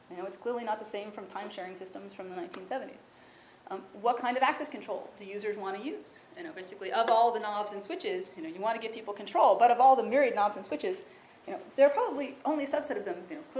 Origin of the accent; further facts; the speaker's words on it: Ohio, United States; the other thing I need to put as a disclaimer is that I'm from Ohio, which makes me an optimist.